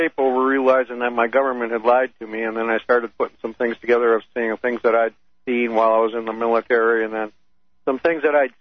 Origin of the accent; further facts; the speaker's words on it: Minnesota, United States; I'm from Minnesota.